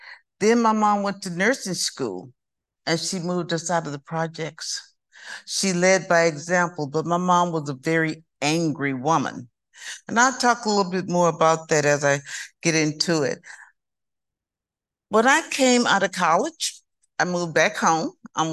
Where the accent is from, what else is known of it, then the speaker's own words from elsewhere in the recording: Houston, Texas, United States; accent: southern drawl; I'm a native Houstonian, as can you tell my southern drawl? I'm from Texas, the big state of Texas. I'm a native Houstonian. I was born in Houston, Texas, and I grew up in the projects called Fillfort.